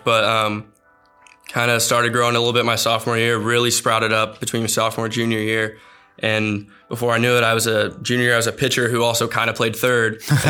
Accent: Canada; I'm Canadian. I'm a dual citizen.

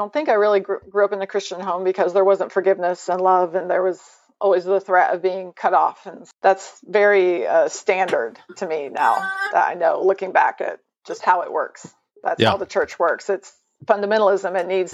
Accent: Arkansas, United States; up in Baptist and non-denominational churches in the South from Arkansas.

